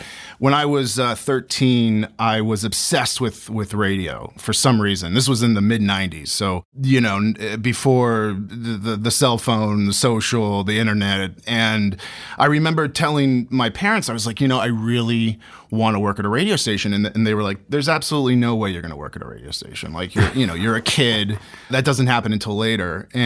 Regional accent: St. Petersburg, Florida, United States; I grew up in St. Petersburg, Florida. I was born and raised in St. Pete, Florida.

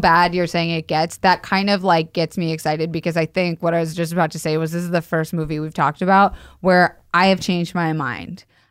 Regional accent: Florida, United States; Is we grew up in Florida.

